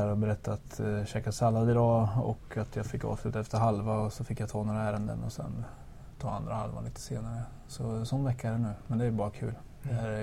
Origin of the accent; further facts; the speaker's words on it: Finspång, Östergötland, Sweden; Jag är östgöte från början. Jag kommer från en liten ort i Östergötland som heter Finspång.